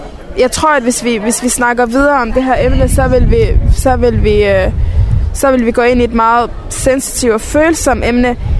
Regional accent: Aalborg, North Denmark Region, Denmark; Jeg er selv aalborgenser. Jeg er født og opvokset her. Og det her, det er så meget min by, som Palæstina er min by, faktisk.

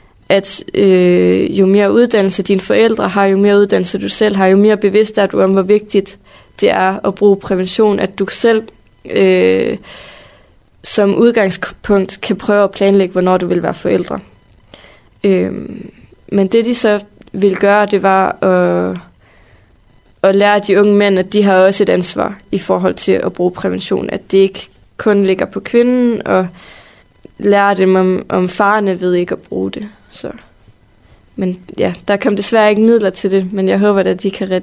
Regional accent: Frederikshavn, North Denmark Region, Denmark; jeg er opvokset i Frederikshavn, og det er mig, der skriver det.

